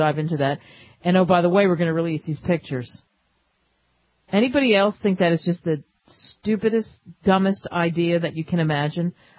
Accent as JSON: {"language": "English", "town": "Philadelphia", "region": "Pennsylvania", "country": "United States", "tie": "born or raised there", "said": "and I grew up in Philadelphia, and I'm a huge Flyers fan"}